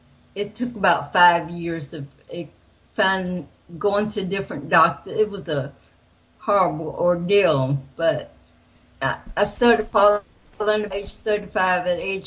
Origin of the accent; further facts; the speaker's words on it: the South, United States; I'm from the South, and I knew how to cook very well.